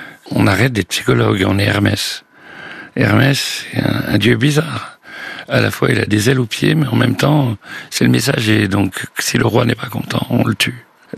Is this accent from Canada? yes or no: no; Marseille, Provence-Alpes-Côte d'Azur, France; Mais je suis un Marseillais, donc je conduis comme une patate, moi aussi.